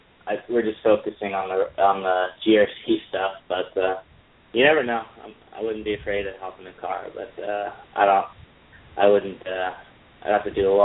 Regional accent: Los Angeles, California, United States; growing up in Los Angeles, we had X Games here for so long

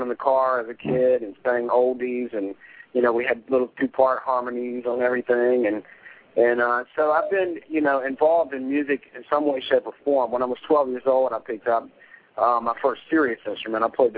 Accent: Columbia, South Carolina, United States; I'm from Columbia, South Carolina. I was born here.

